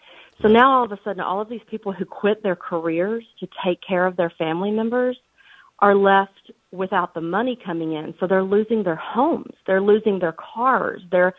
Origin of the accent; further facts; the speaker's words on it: Florida, United States; of course, I'm from Florida.